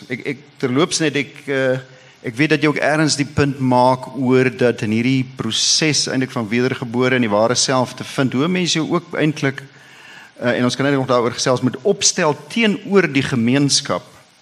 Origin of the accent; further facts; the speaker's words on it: Free State, South Africa; Nou daar waar ek vandaan kom in die Vrystaat en met die Heidelbergse katekismus, is ons geleer, ons hooftaak is om God en die naaste te dien.